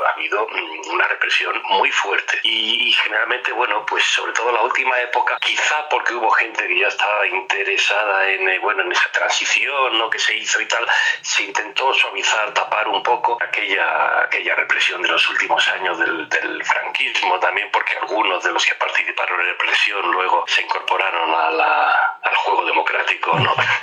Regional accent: Ayora, Valencian Community, Spain; en 1970, yo tendría entonces, creo que eran 18 años o así, se nos ocurrió a un grupo de jóvenes de mi pueblo, Ayora, un pueblo de la provincia de Valencia, en el Mediterráneo

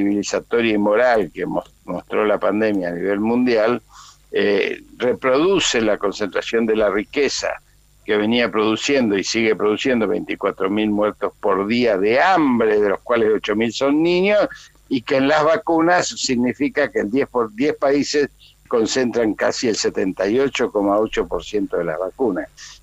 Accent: Argentina; como argentinos

